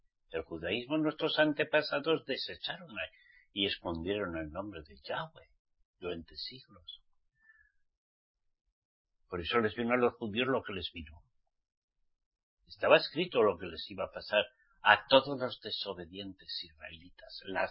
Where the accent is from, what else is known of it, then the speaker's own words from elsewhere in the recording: Spain; no he visto tanta división entre mi pueblo, los españoles, los españoles, como en toda mi vida, en 68 años